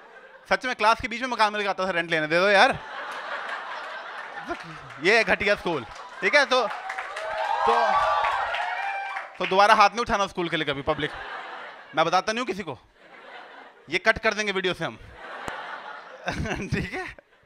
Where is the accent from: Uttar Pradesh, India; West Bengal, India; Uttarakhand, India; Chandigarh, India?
Chandigarh, India; बहुत लोगों को लगता है मैं दिल्ली से हूं, मैं दिल्ली से नहीं हूं, मैं एक्चुअली चंडीगढ़ से हूं।